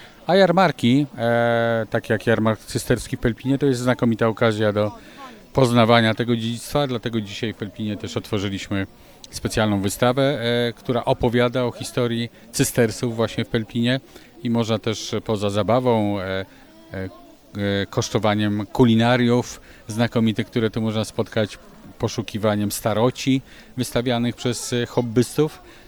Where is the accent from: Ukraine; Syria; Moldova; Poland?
Poland; Gdańsk, Pomeranian Voivodeship; Ja się wychowałem w cieniu kościoła i dzisiaj katedry w Oliwie